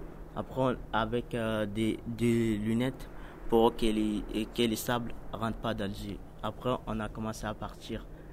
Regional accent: Mali; French is a second language; moved away; je suis un migrant, et je suis noir et je viens du Mali. J'ai traversé la mer pour venir ici.

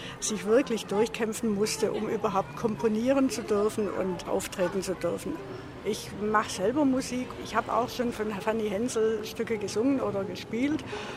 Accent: Tübingen, Baden-Württemberg, Germany; ich komme aus Tübingen und bin in Garmisch, wo wir ein paar Tage Urlaub machen.

